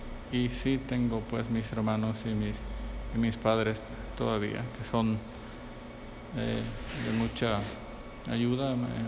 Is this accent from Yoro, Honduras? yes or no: yes; San José los Guares, Yoro, Honduras; nací en Honduras y en un pueblo que se llama San José los Guares, en el departamento de Yoro. Tuve una niñez no muy, muy fácil, mucha pobreza extrema donde yo nací